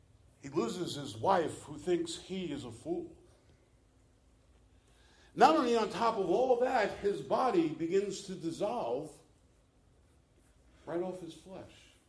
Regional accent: Bronx, New York, United States; believe me, I am no Hebrew scholar, nor am I a Greek scholar. I am Italian from the Bronx.

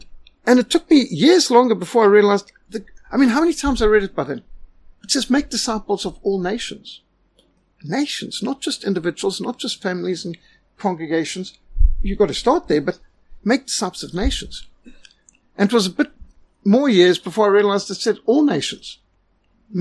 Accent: Zimbabwe; also born or lived in Transvaal, South Africa; No, I'm not from Natal, I'm from Transvaal. Or a person asks me, so you're brought up in Rhodesia. Sorry, what did I say today? You're brought up in Zimbabwe. No, I was brought up in Rhodesia.

